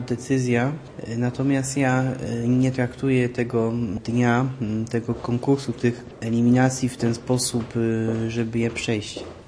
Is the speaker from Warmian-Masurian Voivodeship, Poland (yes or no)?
yes; Olsztyn, Warmian-Masurian Voivodeship, Poland; now in Warsaw, Poland; jestem z Olsztyna, w tej chwili uczę się na Uniwersytecie Muzycznym w Warszawie.